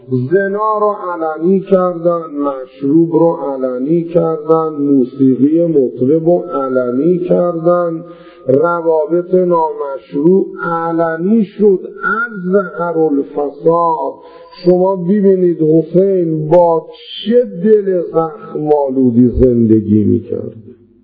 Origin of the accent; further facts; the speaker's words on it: Iran; کجایی هستی؟ ایرانی هستیم.